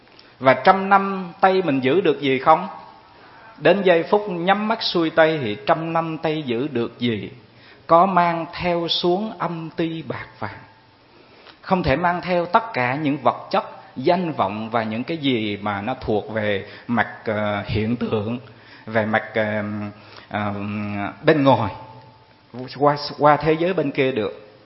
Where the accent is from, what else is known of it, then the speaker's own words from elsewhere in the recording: Bình Định, Vietnam; Chúng tôi người Bình Định xứ nẩu khô lắm, xứ nẩu chỉ có củ mì với khoai lang, không có gì hết.